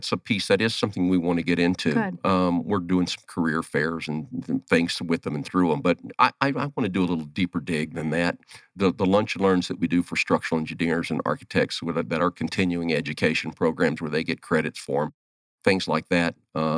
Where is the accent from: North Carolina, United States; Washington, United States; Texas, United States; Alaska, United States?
Texas, United States; also born or lived in Carlsbad, California; Born and raised, well, I was actually born in Carlsbad, California, lived most of my life in Texas. Met my wife, married my wife there, my first two children there.